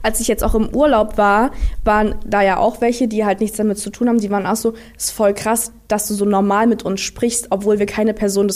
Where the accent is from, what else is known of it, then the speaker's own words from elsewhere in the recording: Gera, Thuringia, Germany; Ich glaube, das ist der Gera-Flavor, weil wir kommen ja beide aus Gera.